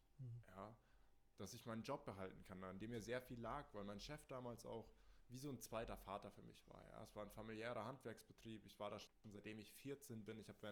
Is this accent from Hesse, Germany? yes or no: yes; Rimbach, Hesse, Germany; bei uns in Rimbach, wo ich herkomme, da gibt es so einen kleinen Sportpark.